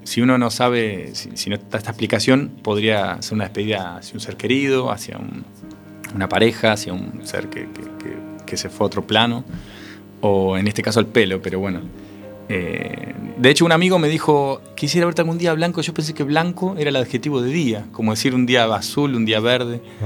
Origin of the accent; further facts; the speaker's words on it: Argentina; moved away; Yo me fui de Argentina, pero no me siento lejos. Tiene que ver con esto del disco que hablamos, ¿no? De sentirme bien argentino.